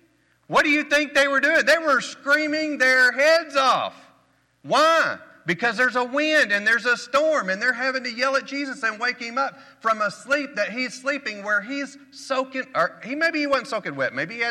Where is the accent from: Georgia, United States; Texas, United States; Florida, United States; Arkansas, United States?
Arkansas, United States; You know, I'm from Arkansas.